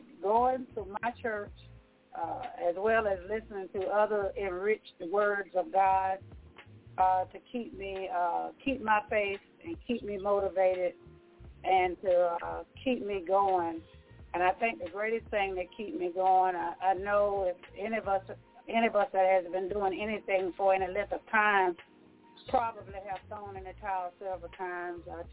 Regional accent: Alabama, United States; now in Atlanta, United States; I am hailing from the Atlanta, Georgia area at this time, a native of Alabama, a preacher's kid, one of 14 children.

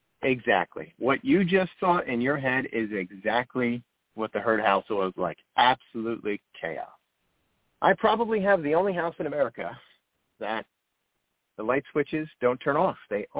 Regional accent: Wayne, New Jersey, United States; So I am a native Jersey boy. I was born in Wayne, New Jersey, about 20 miles outside of New York City.

